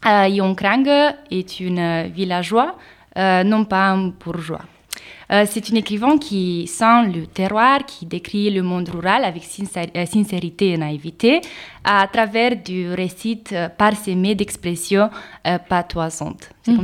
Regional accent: Romania; oui, je viens de Roumanie

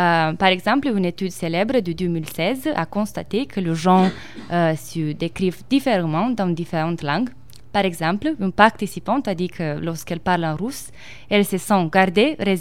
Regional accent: Romania; first language Romanian; French is a second language; Je suis née et je grandis en Roumanie. Donc ma première langue est le roumain.

